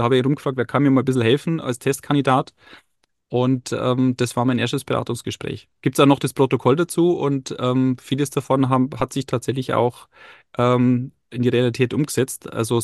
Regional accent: Bavaria, Germany; mein Start war ja nicht in meiner alten Heimat in Bayern, sondern am Bodensee.

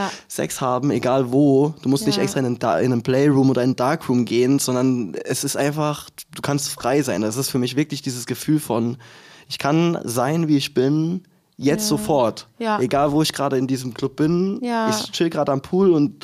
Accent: Baden-Württemberg, Germany; Also ich bin ja eigentlich aus Süddeutschland, aus Mannheim-Heidelberger Ecke.

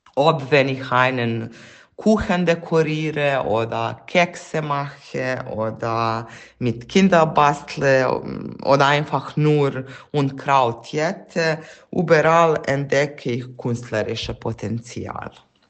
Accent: Serbia; German is a second language; now in Heide, Germany; Also, ich komme ursprünglich aus Serbien. In Heide bin ich lange genug, um die allerbeste Kaffee zu entdecken.

